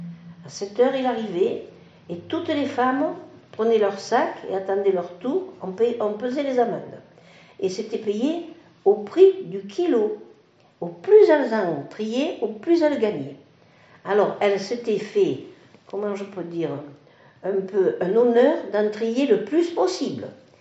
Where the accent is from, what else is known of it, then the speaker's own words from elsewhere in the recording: Carpentras, Provence-Alpes-Côte d'Azur, France; born there; moi je suis née à Carpentras